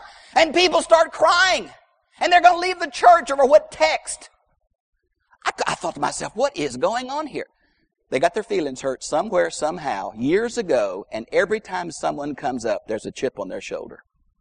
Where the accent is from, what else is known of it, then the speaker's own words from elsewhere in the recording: Houston, Texas, United States; Well, I'm from Houston. I don't know horses.